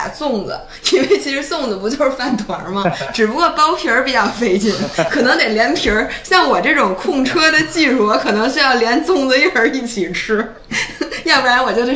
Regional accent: China; 我既能满足我作为一个中国人的中国胃的这种平时的这个习惯

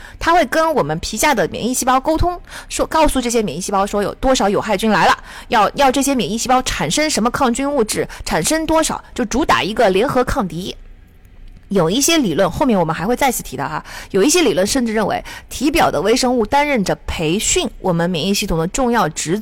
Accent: South China, China; 作为一个南方人，我成年前其实根本没有听说过世界上还有搓澡这回事的存在哈。我没有在北方长期生活过

